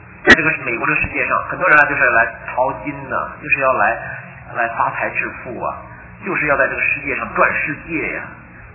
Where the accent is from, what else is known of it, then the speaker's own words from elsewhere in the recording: China; 我们是社会主义国家出来的，哎，我们就是这么长大的